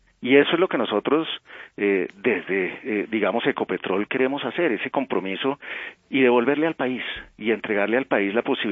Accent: Colombia; que entendamos como colombianos que lo mejor que podemos hacer

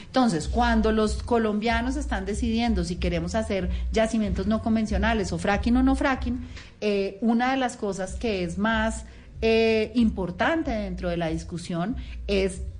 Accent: Colombia; ¿Y qué nos pasa como colombianos? Que nos costaría el doble.

